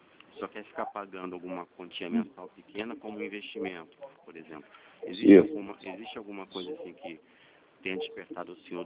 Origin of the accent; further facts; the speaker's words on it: Rio de Janeiro, Brazil; No caso, eu sou daqui do Rio de Janeiro.